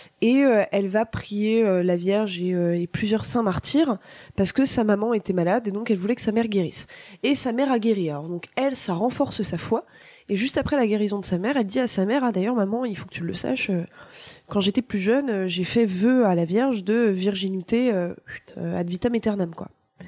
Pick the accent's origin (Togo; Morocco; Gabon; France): France; Nancy, Grand Est; born there; je rappelle que je suis née à Nancy en Lorraine.